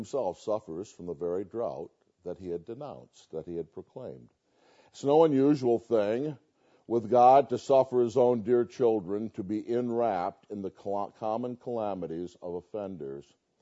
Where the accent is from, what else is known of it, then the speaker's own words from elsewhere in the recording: United States; But as an American, of course, I didn't know, so I had to look it up.